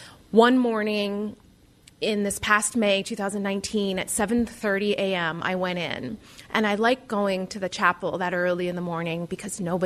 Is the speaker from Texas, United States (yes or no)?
no; Frederick, Maryland, United States; I grew up in Frederick, Maryland. I was the fourth child, the only girl, three older brothers.